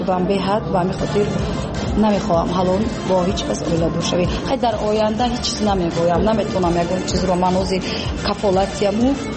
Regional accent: Tajikistan; ما روس نیستیم، ما تاجیک هستیم.

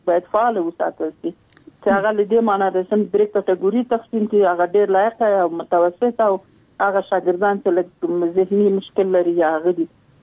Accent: Mohammad Agha, Logar, Afghanistan; د لوګر ولایت یم، د محمد اغي ولسوالي او د سرخاو د کلی.

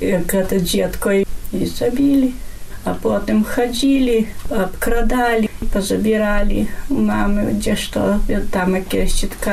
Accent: Berniki, Podlaskie Voivodeship, Poland; Та тут у нас во гэта праваслаўна вёска, та не так, а як я паходжу з Бернікаў, та маё, та там больш было гэтых католікаў

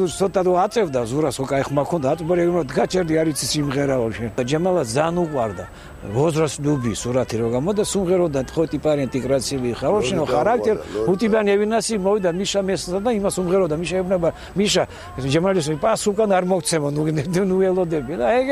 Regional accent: Gagra, Abkhazia, Georgia; born or raised there

